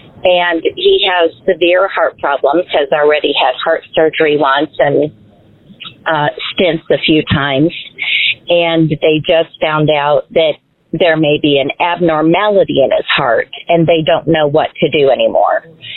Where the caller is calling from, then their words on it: Albuquerque, New Mexico, United States; I'm from Albuquerque.